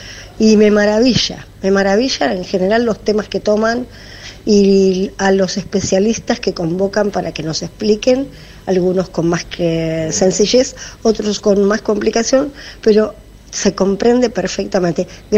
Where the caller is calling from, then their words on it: Buenos Aires, Argentina; de La Boca, tengo 73